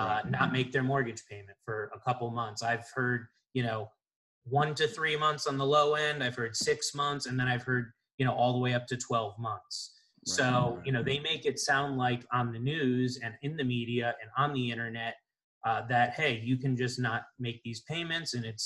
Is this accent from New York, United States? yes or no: no; Florida, United States; Yeah, so I'm from Florida, grew up in Florida. That's where I started